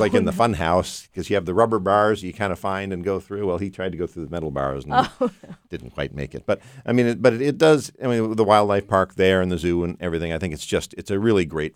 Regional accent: Vermont, United States; I mean, I grew up in another state. I don't know if I can admit that as a tourism director, but I grew up in Vermont, and you know, I'm used to lakes and mountains

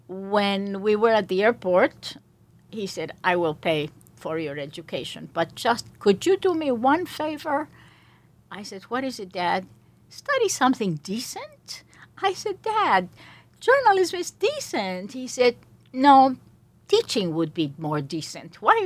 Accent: Peru; first language Spanish; English is a second language; also born or lived in Paris, France; I was born in Paris. But actually, I was raised in Peru. And I was sent to an American school, like my mother had before. So we spoke 3 languages right from the start. French, Spanish

